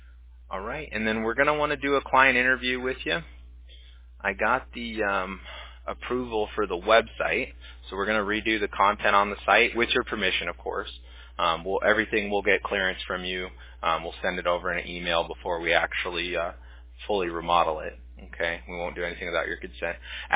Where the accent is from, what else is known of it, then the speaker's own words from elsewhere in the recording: Huntington Beach, California, United States; I grew up in Huntington Beach, which is Surf City.